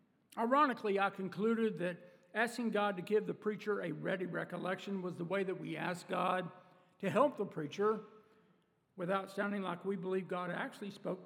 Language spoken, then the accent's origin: English; Texas, United States; I grew up in Texas, and in the east part of Texas, the waters were warm and muddy with water moccasins.